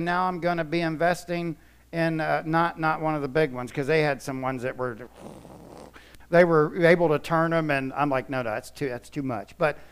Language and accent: English; Cape Canaveral, Florida, United States; And I grew up in Cape Canaveral where we launched rockets